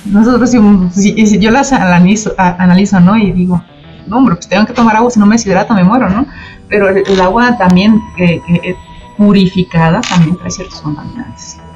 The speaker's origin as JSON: {"language": "Spanish", "region": "Sinaloa", "country": "Mexico", "said": "De hecho, yo soy de Sinaloa y hay una región que le dicen el Valle de la Muerte, cerca ahí de Ahome Mochis, que está cerca de Sonora."}